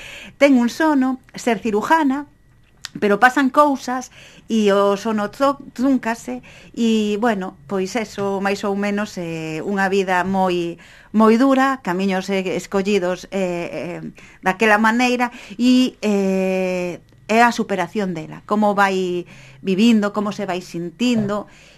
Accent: Mugardos, Galicia, Spain; é un pobo mezclado entre Simou, o meu pobo natal de Mugardos, e un pobo inventado en Cedeira

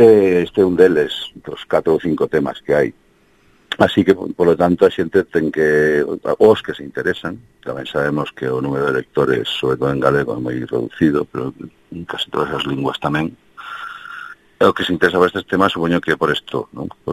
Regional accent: Chantada, Galicia, Spain; eu son da Galicia profundísima, do centro mismo do corazón de Galicia, que é Chantada.

